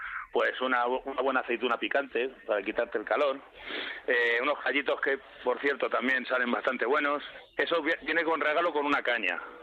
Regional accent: Madrid, Community of Madrid, Spain; Soy nacido en el Madrid de las Vistillas.

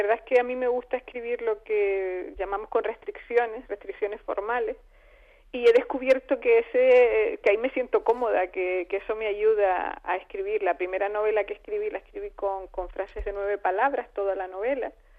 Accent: Canary Islands, Spain; also born or lived in mainland Spain; Sí, soy canaria. Bueno, soy media peninsular, mi padre era catalán.

